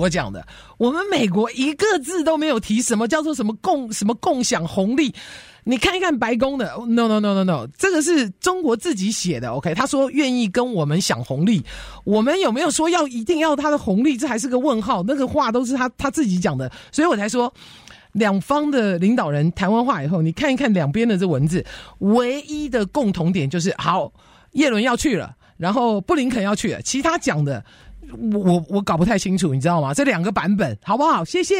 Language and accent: Chinese; Taiwan; born there; 我在台湾出生